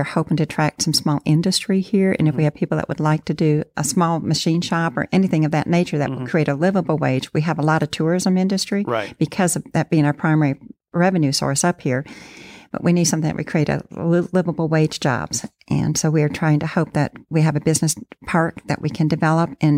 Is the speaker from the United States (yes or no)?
yes; Fond du Lac, Wisconsin, United States; No, I'm from Fond du Lac, Wisconsin.